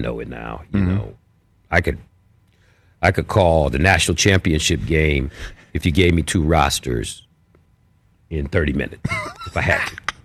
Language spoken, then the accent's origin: English; Detroit, Michigan, United States; In Detroit. Yes. My father, some of the greatest memories I had as a young kid was playing my Little League football game for the West Side Cubs.